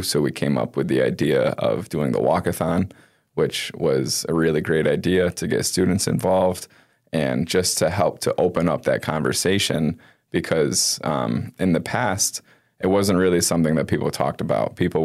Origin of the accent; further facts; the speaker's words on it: Pittsfield, Massachusetts, United States; But at the end of the day, we're all from Pittsfield and we're all in the same community.